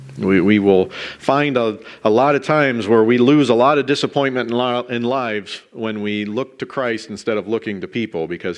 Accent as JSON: {"language": "English", "town": "Tiffin", "region": "Ohio", "country": "United States", "said": "I'm from Tiffin, so I'll say just think in Tiffin"}